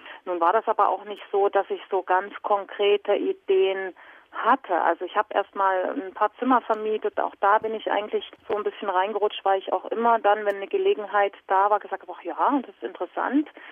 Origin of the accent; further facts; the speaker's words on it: Saxony, Germany; Sachsen wird immer meine Heimat bleiben.